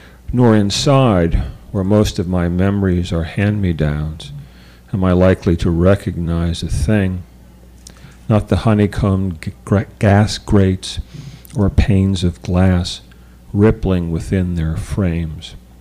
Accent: Homestead, Pennsylvania, United States; an ad in the paper for the sale of a house that I grew up in Homestead.

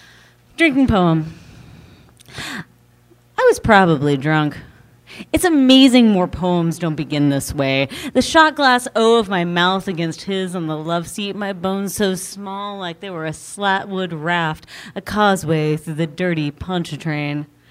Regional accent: South Carolina, United States; also born or lived in New York; So I grew up in South Carolina, and I know you can tell that from all my talking about the dogs and all of those other southern things.

